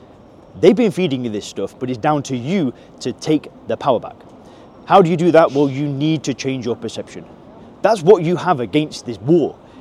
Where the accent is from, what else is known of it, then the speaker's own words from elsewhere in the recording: England, United Kingdom; growing up in England where we don't have that threat.